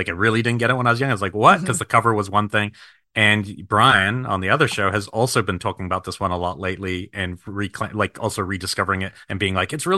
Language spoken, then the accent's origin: English; New Zealand; we're growing up in New Zealand